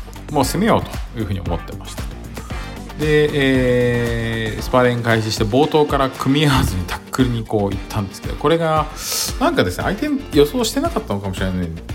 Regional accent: Yokohama, Kanagawa, Japan; 私の実家の横浜にも4泊ほど泊まりましたが

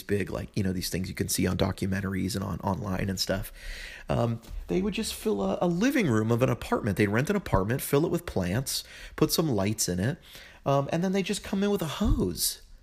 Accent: California, United States; And even though I'm from California, I don't smoke weed or eat edibles or anything like that.

